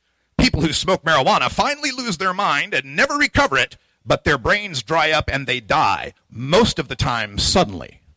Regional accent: Idaho, United States; Now, granted, I'm from Idaho, so that's gonna shift the curve a little bit, but I've been all over the country, California, Washington, New York.

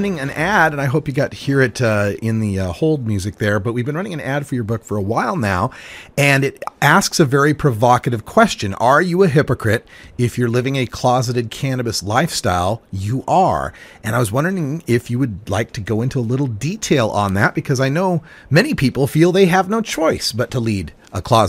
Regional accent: Idaho, United States; You know, I come from Idaho, where you had to be extremely closeted about your cannabis use

